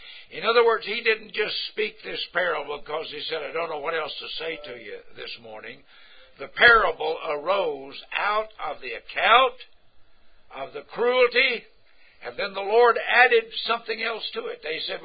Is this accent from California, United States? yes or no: no; Lawton, Oklahoma, United States; I come from Lawton, Oklahoma.